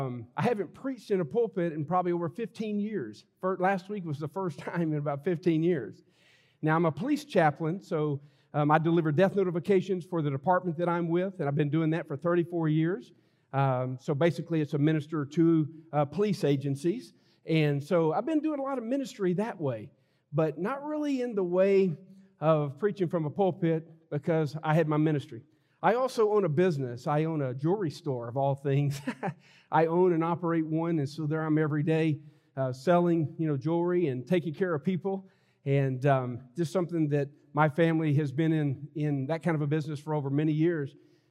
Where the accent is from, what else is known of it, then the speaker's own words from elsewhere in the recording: Austin, Texas, United States; I'm a visiting minister here today, and I'm from the Austin area